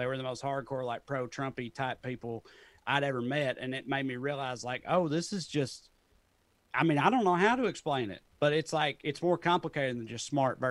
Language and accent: English; Salina, United States; moved away; my accent is like way, way dampened from when I first left my hometown. Wow. When I first left Salina, I sounded like this when I left Salina. Like, and I got made fun of in Salina for talking proper, talking like a city boy.